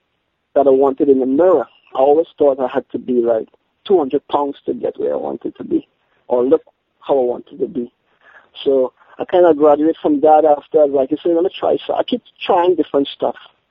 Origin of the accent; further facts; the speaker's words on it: Trinidad & Tobago; back home, you know, in Trinidad. Well, I'm from the Caribbean, so.